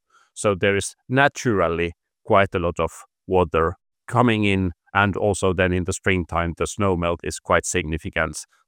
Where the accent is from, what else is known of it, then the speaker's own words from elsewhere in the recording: Pirkanmaa, Finland; now in Switzerland; I'm close from Tampere, Finland. So worked like in home country before joining AXPO in Switzerland.